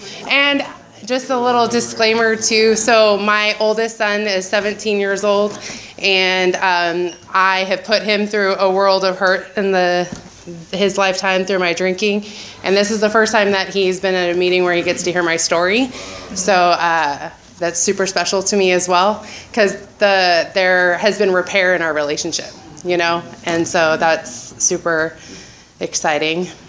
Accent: Santa Maria, California, United States; also born or lived in Santa Barbara; I was born in Santa Barbara, but I've been born and raised in Santa Maria since I was in kindergarten. I'm the oldest of six children.

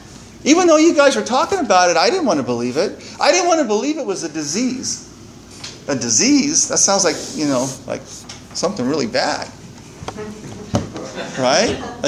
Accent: Santa Maria, California, United States; Growing up in Santa Maria made it easy to come home.

